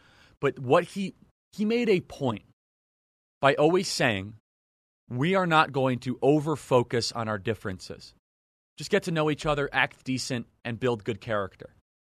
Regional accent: United States; So when I went to high school and I grew up, I will thank God on my knees, I grew up in America.

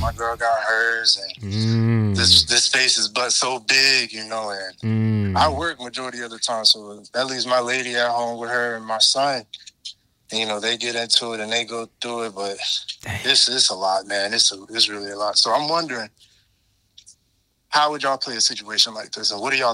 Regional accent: Somerville, South Carolina, United States; from Somerville, South Carolina.

